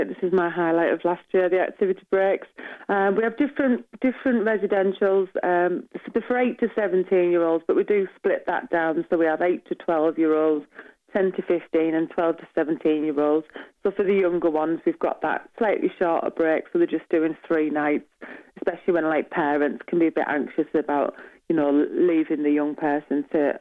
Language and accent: English; Middlesbrough, North East England, United Kingdom; It's actually at my hometown. It's at Middlesbrough.